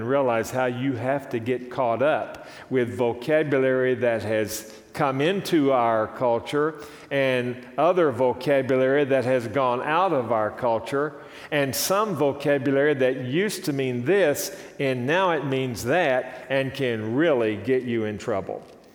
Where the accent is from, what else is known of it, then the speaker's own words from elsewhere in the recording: the South, United States; And I come from the South, as most of you know